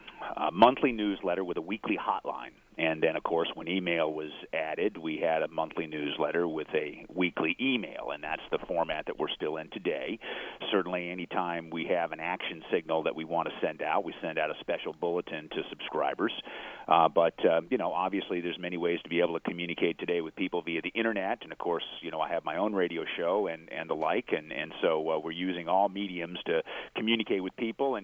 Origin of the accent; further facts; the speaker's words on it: Huntington Beach, California, United States; also born or lived in Connecticut; I've been out here since I was born in Connecticut, but my dad came out with the Dodgers in '59, so I've been here for 50 plus years, and love my hometown, Huntington Beach.